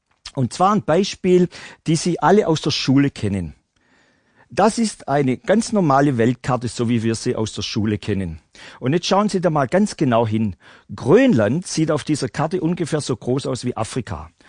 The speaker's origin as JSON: {"language": "German", "region": "Baden-Württemberg", "country": "Germany", "said": "man hört es schon in meiner Sprache. Ich weiß, wir sind nicht die beliebtesten, aber ich komme trotzdem aus dem Schwabenland."}